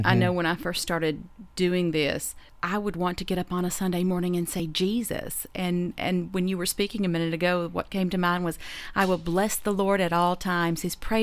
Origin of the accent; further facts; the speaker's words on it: the South, United States; Of course, I'm from the South. We bless your heart.